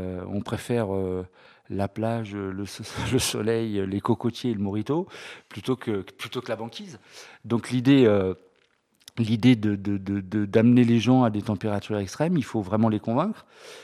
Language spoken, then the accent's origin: French; Paris, Île-de-France, France; now in Toulouse, France; Pas du tout, moi je suis parisien, donc je viens déjà du Nord.